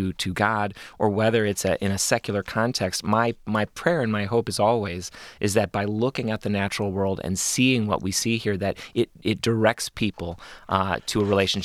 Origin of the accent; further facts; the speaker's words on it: Michigan, United States; also born or lived in Kentucky; one of the things that I absolutely adore about being from the state of Michigan and growing up in Michigan is the fall color we have here.